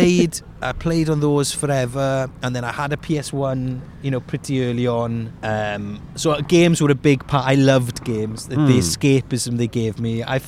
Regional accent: Wales, United Kingdom; obviously because we're Welsh, we sang in choirs.

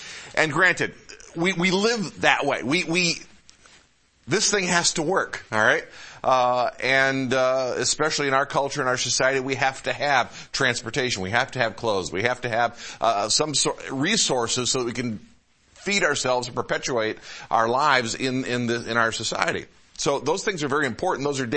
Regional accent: United States; I'm an American, I love my country

